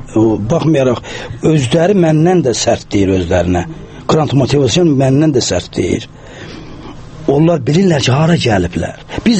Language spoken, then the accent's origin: Azerbaijani; Armenia; Mənim özüm de Ermənistanlıyam. Ermənin dilini də azdan çoxdan bilirəm mən.